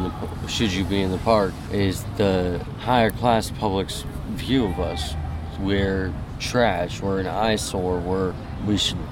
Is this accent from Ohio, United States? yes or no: no; Louisiana, United States; also born or lived in Tacoma / Oregon City; now in Portland, United States; I was born in Tacoma, grew up in Louisiana, went to high school in Oregon City, Job Corps in Glide, now I'm homeless in Portland.